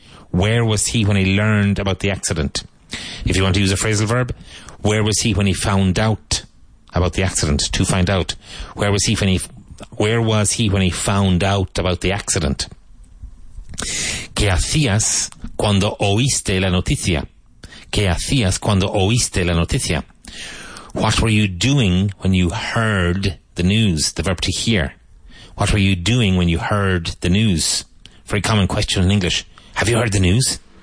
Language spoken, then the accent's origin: English; Cork, Munster, Ireland; Where I grew up in Cork, we would have said, and I think people still say, at least of my generation, I was going to the pictures.